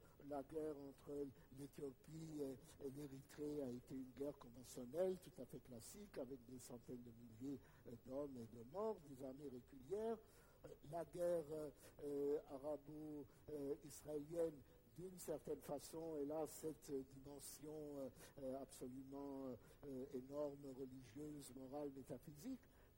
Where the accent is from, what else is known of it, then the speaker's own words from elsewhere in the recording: Romania; French is a second language; Certains pays, comme mon pays d'origine, la Roumanie, la Bulgarie, la Grèce, ont acquis leur indépendance au XIXe siècle